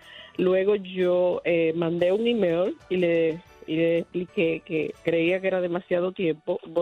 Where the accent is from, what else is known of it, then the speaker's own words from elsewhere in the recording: Brooklyn, New York, United States; Yo soy de Brooklyn, New York.